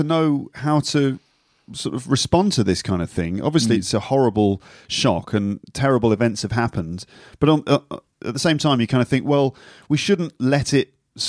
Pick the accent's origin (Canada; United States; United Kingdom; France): United Kingdom; England; Because I'm English.